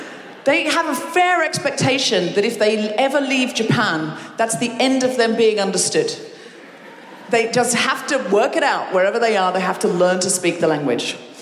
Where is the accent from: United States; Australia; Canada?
Australia; moved away as an adult; now in United Kingdom; I'm telling you, she was also, much like me, the creation of an imaginative Australian woman.